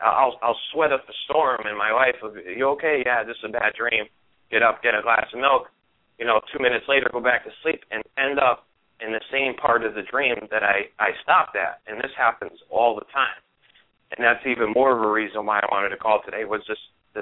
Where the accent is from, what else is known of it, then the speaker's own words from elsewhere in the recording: Connecticut, United States; But seeing that I am from Connecticut, I know you guys said you have something put together for Sandy Hook